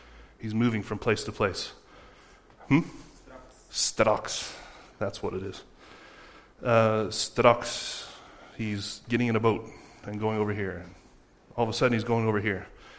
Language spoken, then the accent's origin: English; Boise, Idaho, United States; moved away as an adult; now in Norway; I am from Boise, Idaho, in the States. I am 36 years old. I've been living in Norway now for 7.5 years.